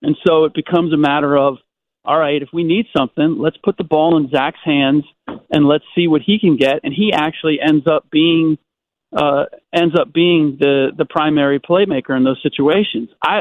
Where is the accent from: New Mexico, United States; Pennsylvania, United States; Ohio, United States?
Ohio, United States; Cincinnati; I growing up in Cincinnati, the Bulls were kind of the closest team to me.